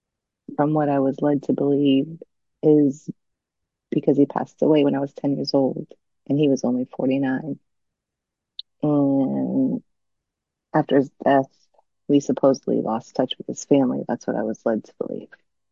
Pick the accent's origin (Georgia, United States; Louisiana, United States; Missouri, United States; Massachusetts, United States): Massachusetts, United States; New Bedford; born there; I was born in Massachusetts in a coastal city called New Bedford. It was a very diverse neighborhood made up of many cultures.